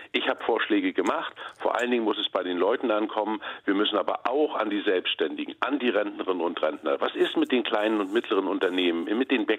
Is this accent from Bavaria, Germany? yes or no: no; Mecklenburg-Vorpommern, Germany; Ich bin ja Abgeordneter aus Mecklenburg-Vorpommern und ich sehe in meiner Heimat, wie schwierig das für gerade für Pendlerinnen und Pendler ist.